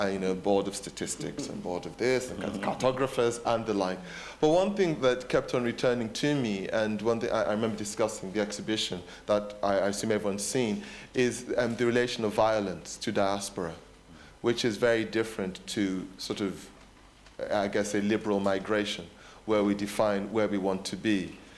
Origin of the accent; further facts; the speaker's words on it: United Kingdom; I describe myself as a British artist because I'm British.